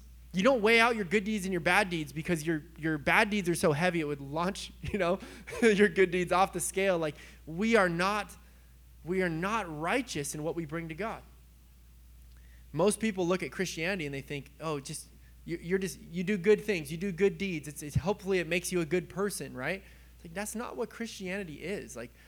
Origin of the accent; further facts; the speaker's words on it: California, United States; like, obviously I'm from California, okay?